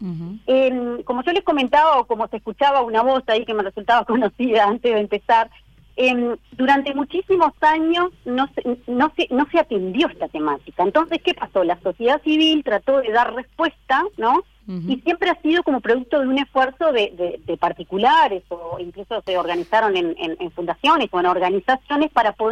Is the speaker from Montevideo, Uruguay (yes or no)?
no; Melo, Cerro Largo, Uruguay; now in Tacuarembó, Uruguay; Yo soy de Cerro Largo, de Melo, pero bueno, hace 30 años que vivo en Tacuarembó, desde que entré al Instituto Nacional de Investigación Agropecuaria, así que tengo sede supuestamente en Tacuarembó.